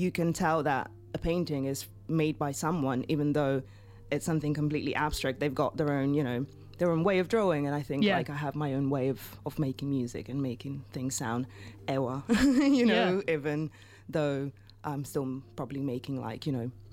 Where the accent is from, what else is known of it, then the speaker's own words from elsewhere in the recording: Italy; English is a second language; moved away as an adult; now in London, United Kingdom; growing up in Italy was great, but also challenging.